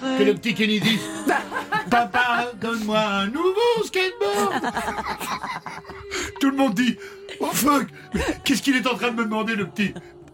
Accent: Belgium; normalement, chez nous en Belgique, il est tous les ans, c'est obligatoire.

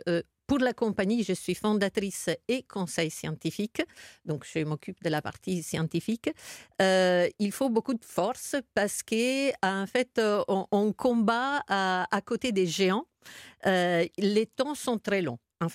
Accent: Italy; now in France; je suis italienne d'origine, que la France m'a donnée

